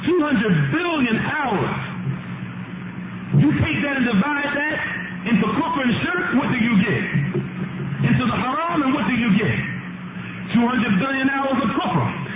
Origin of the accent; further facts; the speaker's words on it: United States; I'm born and raised in America. I'm a child of television